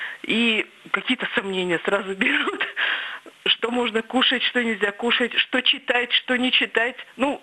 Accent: Yekaterinburg, Sverdlovsk Oblast, Russia; я из Екатеринбурга.

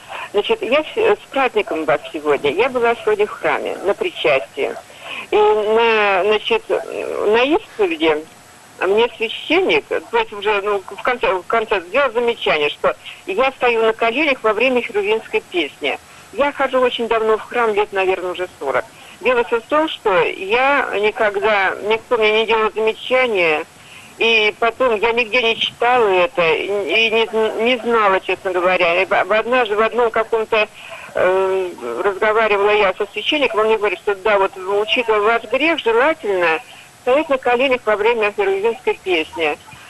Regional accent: Saint Petersburg, Russia; Я из Санкт-Петербурга.

